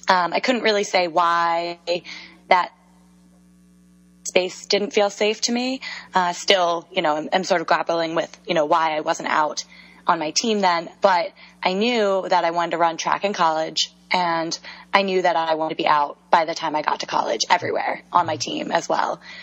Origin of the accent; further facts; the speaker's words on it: Pennsylvania, United States; So I'm from Pennsylvania, okay. Pennsylvania native, Philly suburbs. It's called Bucks County. I went to a Central Bucks West High School.